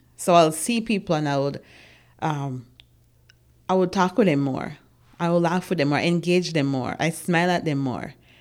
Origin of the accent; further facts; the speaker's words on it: Jamaica; moved away as an adult; To work in a fast food, a McDonald's. We came from Jamaica for that opportunity.